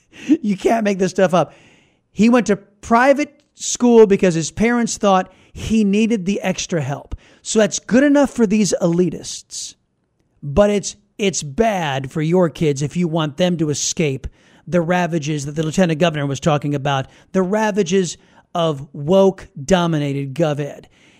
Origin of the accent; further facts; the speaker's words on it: Texas, United States; I, as an American citizen, I, as a citizen of Texas, think that a private education is superior.